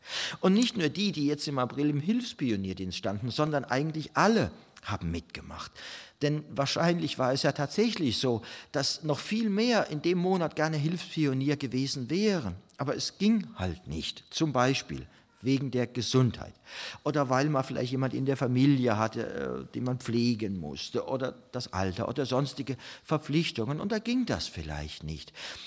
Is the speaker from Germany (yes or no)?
yes; Mannheim, Baden-Württemberg, Germany; Ich bin 45 und Sie ist 44. Aber auf jeden Fall sind wir also in Mannheim geboren, sind dort auch aufgewachsen, haben etwa die ersten 25 Jahre unseres Lebens dort verbracht.